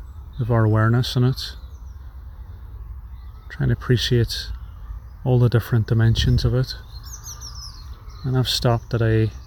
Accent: Derry, Northern Ireland, United Kingdom; And the oak is the symbol of my hometown, which is Derry.

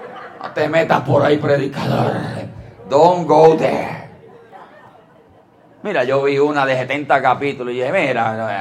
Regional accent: Puerto Rico; Yo me imagino ella, déjame viajar como buen puertorriqueño. Habló tipo boricua

